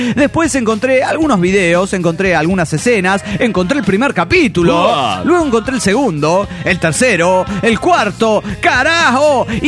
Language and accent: Spanish; León, Guanajuato, Mexico; de León, Guanajuato, México.